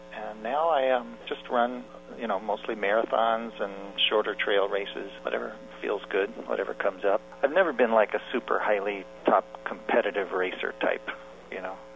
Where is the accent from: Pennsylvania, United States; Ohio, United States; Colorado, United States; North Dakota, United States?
Colorado, United States; I grew up in Colorado and, you know, went all through the public school system.